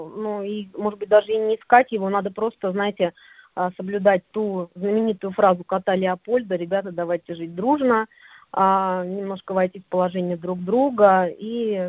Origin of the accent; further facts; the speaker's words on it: Moscow, Russia; moved away as an adult; хотя я сама из Москвы, я до 20 лет жила, как бы родилась в Москве и жила там. Я переехала сюда, вышла замуж.